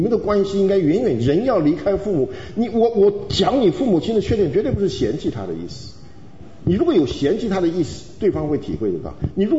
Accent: Taiwan; now in Houston, United States; 像我是从台湾来的

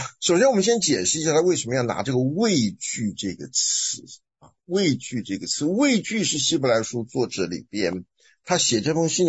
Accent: China; 我们中国人、哦、这个最警觉的

